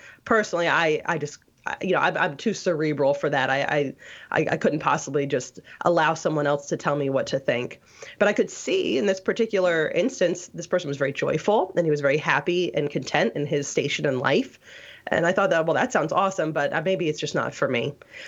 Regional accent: Bible Belt, United States; growing up in the Bible Belt

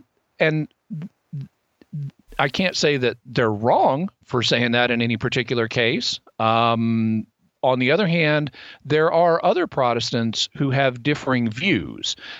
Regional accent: the South, United States; You know, I grew up in the South too.

